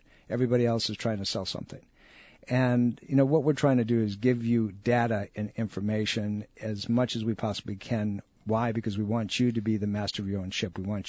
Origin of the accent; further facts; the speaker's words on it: Sicily, Italy; now in United States; I'm from the Rock. I'm from that island of Sicily, right? My family's I'm first generation of this country.